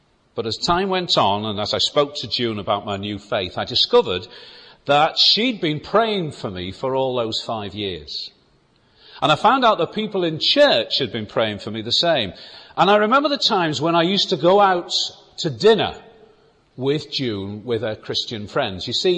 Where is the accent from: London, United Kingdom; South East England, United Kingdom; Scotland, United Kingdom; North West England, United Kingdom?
North West England, United Kingdom; Wallasey; Born and raised in Wallasey, Merseyside.